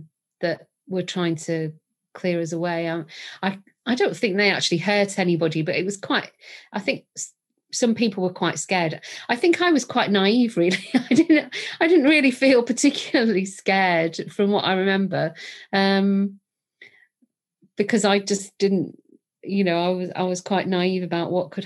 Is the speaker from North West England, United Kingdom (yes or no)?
yes; Bolton, North West England, United Kingdom; I came down to Southampton from Bolton, where I grew up, to the university.